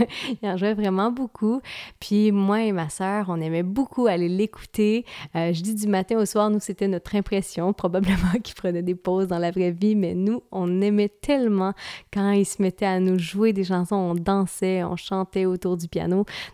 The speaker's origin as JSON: {"language": "French", "town": "Lacolle", "region": "Quebec", "country": "Canada", "tie": "born or raised there", "said": "j'ai grandi à La Colle, dans un petit village à la frontière américaine, donc environ 1 heure au sud de Montréal."}